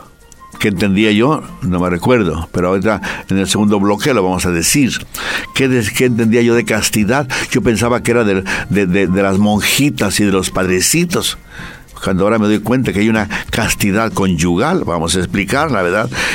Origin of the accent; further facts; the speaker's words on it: Guadalajara, Jalisco, Mexico; Yo en mi tierra, Guadalajara, vivía en un barrio en torno a la central camionera.